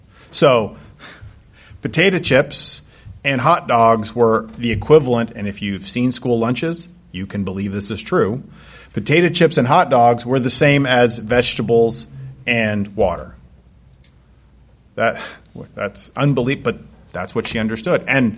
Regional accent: Canada; I'm Canadian, so it doesn't apply to me.

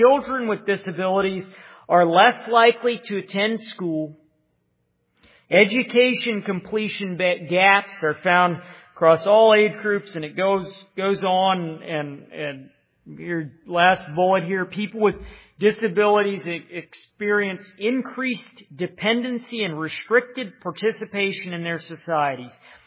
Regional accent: United States; I haven't been touched by hunger. I grew up in America.

